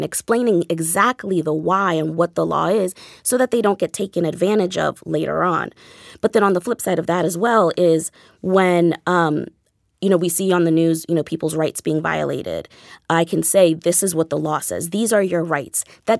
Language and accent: English; Washington, D.C. area, United States; I'm the daughter of immigrants. I grew up in the Washington, D.C. area, so immigrants' rights was always something that was at the forefront.